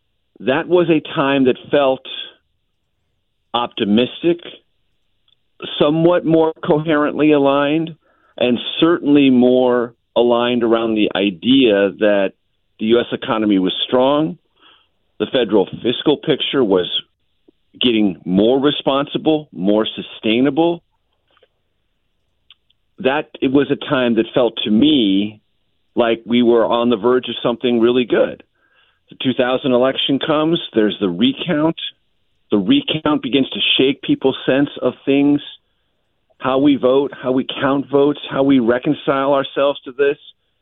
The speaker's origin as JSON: {"language": "English", "town": "San Diego", "region": "California", "country": "United States", "tie": "born or raised there", "said": "When I grew up in San Diego, California, public school kid, Nobody in my family had any experience in journalism at all."}